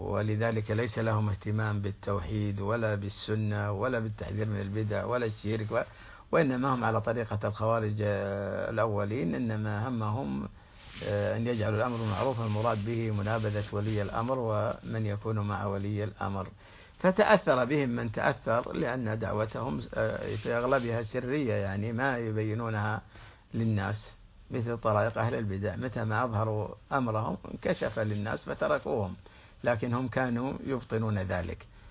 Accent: Saudi Arabia; هو انتشر في بلادنا السعودية

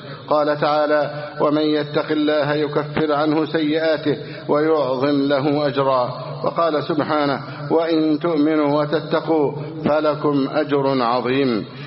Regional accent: Egypt

